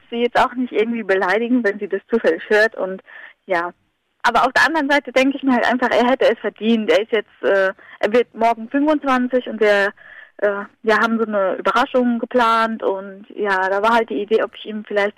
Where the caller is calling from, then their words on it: Limburgerhof, Rhineland-Palatinate, Germany; Aus Limburger Hof.